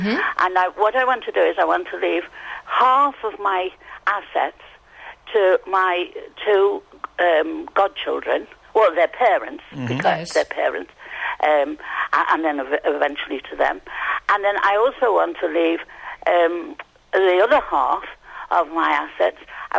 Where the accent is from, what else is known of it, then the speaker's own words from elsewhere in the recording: England, United Kingdom; I'm English.